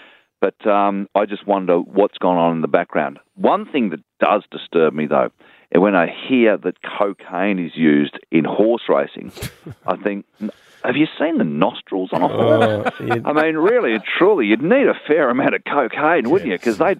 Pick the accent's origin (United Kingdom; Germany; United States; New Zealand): New Zealand; now in Australia; I came across the Tasman shore, and I am a New Zealander, but I'm an Australian. I'm a true Anzac on Australia Day. I sit in my apartment on Finger Wharf